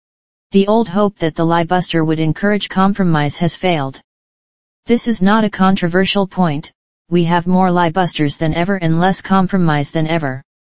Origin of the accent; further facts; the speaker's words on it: California, United States; As a Californian, I think the fact that my state gets exactly as much representation as Wyoming is insane.